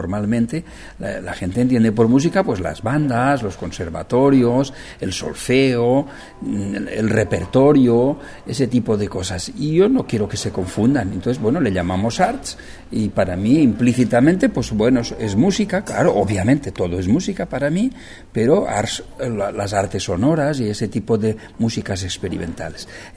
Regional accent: Aielo de Malferit, Valencian Community, Spain; me llamaron de mi pueblo, yo soy de Aielo de Malferit

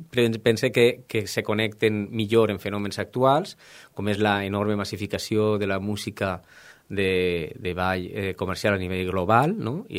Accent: Catarroja, Valencian Community, Spain; born there; vaig néixer a Catarroja el 1968

